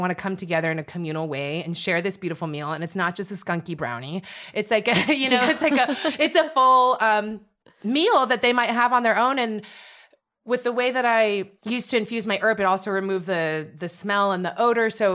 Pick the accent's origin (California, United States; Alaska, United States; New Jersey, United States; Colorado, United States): California, United States; San Francisco Bay Area; I'm from the San Francisco Bay Area, so it's nice to be like in Oakland